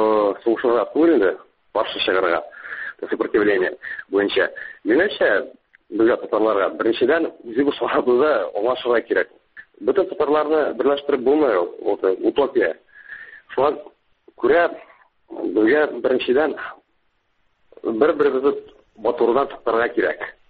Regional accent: Bashkortostan, Russia; Мин үзем Башкортстаннан шуңа әйтәсем килә.

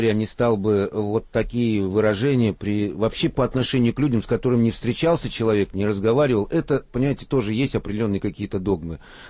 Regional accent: Russia; also born or lived in Odessa, Ukraine; я родился в Одессе давным-давно, всю жизнь прожил

